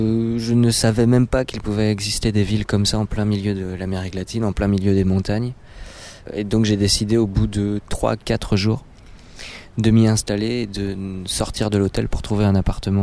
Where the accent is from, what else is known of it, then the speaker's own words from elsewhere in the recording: Brittany, France; parce que je suis breton et la fête fait partie de la culture bretonne